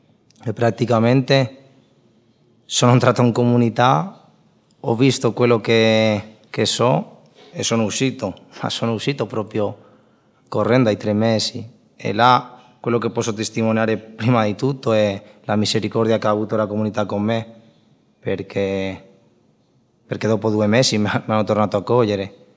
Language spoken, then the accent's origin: Italian; Spain; Italian is a second language; vengo dalla Spagna.